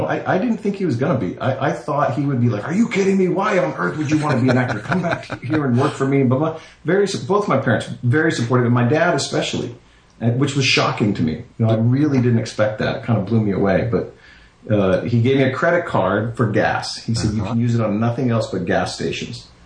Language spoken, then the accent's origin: English; Texas, United States; I literally was just hanging out where I grew up in Texas.